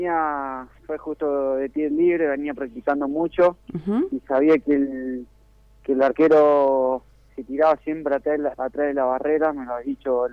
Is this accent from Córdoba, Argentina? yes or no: yes; Arroyito, Córdoba, Argentina; hasta que bueno, arranqué en un club de donde soy yo, Arroyito, Córdoba